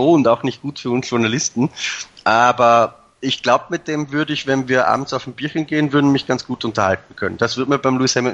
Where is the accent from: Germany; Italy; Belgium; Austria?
Austria; Ich bin ja Österreicher, auch wenn ich weitgehend meinen Dialekt ausgebügelt habe für solche Anlässe.